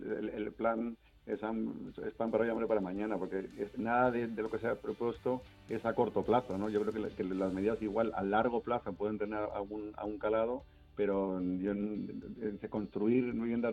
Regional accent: Spain; los salarios reales en los últimos 20 años apenas han crecido en España y siento decirlo así, pero somos los pobres de Europa, ¿no?

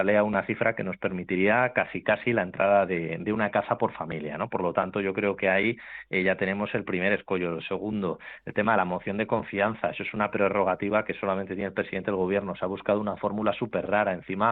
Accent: Community of Madrid, Spain; Bueno, yo como madrileño y como español me siento estafado, ¿no?

